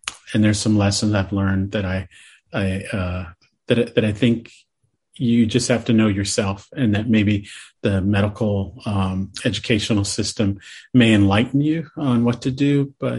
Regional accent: San Diego, California, United States; my hometown is San Diego. And so the San Diego Chargers were a team I grew up.

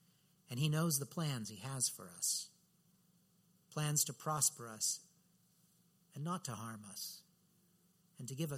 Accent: California, United States; moved away; I remember when I moved to Boston from Central California, where we had read about winter and, you know, snow is this wonderful thing that you go and you visit.

